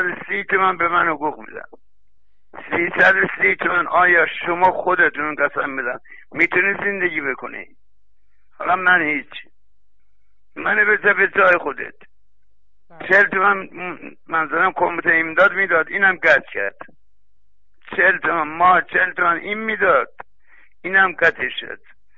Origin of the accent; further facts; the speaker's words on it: Mianeh, East Azerbaijan, Iran; من آذری هستم خودم، شهرستان میانه.